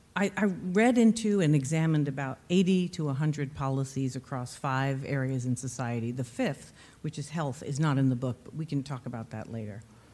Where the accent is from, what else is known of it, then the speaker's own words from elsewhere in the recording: New York City, New York, United States; So I'm from New York City, and I grew up first in Harlem in the 1960s, and then we moved out to Co-op City in the Bronx